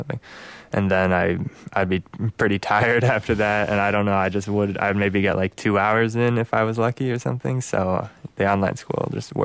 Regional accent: Madison, Wisconsin, United States; also born or lived in New Hampshire; I was born in New Hampshire, but I've lived in Madison for basically my whole life, so I say I'm from Madison.

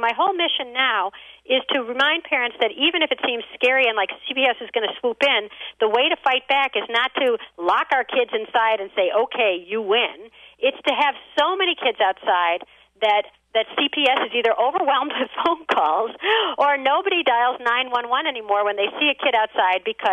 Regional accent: Wilmette, Illinois, United States; I grew up in Wilmette, Illinois, and we had the most wonderful times in Kenosha every year in Petrified Springs.

